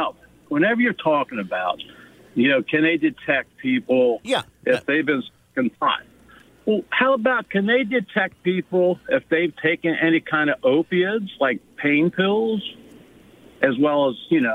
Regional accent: United States; I grew up in Montgomery County, but I have friends that went out to California when I lived out there.

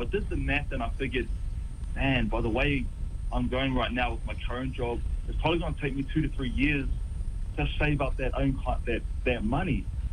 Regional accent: New Zealand; I come from New Zealand. I come from a community where there are a lot of Polynesians

